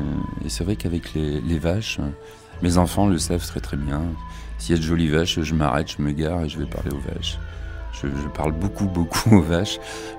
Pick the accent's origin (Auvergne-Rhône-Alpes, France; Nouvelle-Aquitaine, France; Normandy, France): Auvergne-Rhône-Alpes, France; Surtout chez nous, en Auvergne.